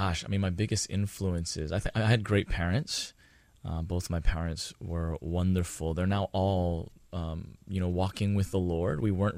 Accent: Hawaii, United States; also born or lived in New Zealand; Yeah, I was born and raised here on Oahu. Just super blessed, you know, to have that life.

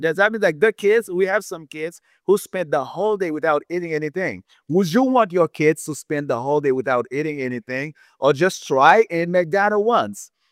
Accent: Haiti; English is a second language; sometimes I am from Haiti.

